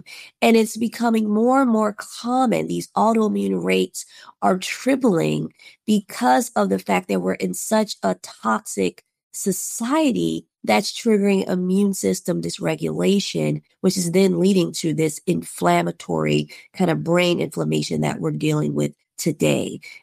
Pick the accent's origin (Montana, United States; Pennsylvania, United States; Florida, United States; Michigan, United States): Michigan, United States; Detroit; I'm from Detroit, you know, quote unquote, there are no ticks there.